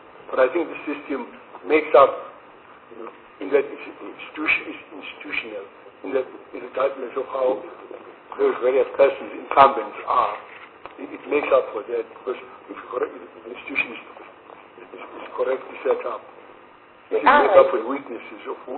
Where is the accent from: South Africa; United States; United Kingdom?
South Africa; For me, as a South African citizen, not as IFP member, it's something that I feel insults me as a citizen